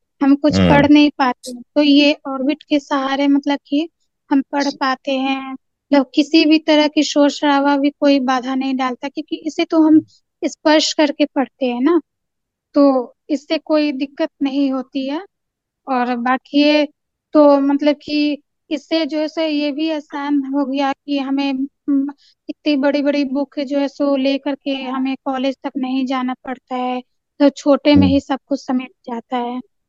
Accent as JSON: {"language": "Hindi", "region": "Bihar", "country": "India", "lives_now": "Delhi, India", "said": "बाकी ये प्रॉपर मैं रहने वाली बिहार की हूँ।"}